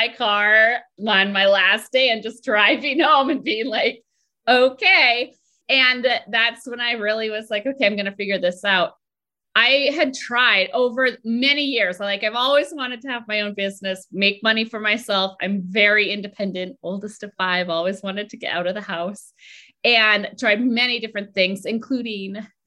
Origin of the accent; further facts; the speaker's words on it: Minnesota, United States; So I grew up in Minnesota and I went to college at home.